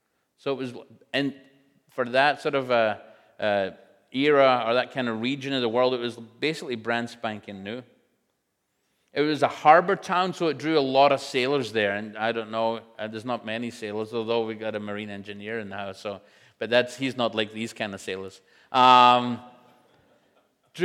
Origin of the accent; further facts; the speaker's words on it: Scotland, United Kingdom; I am Scottish, so that's kind of how we roll.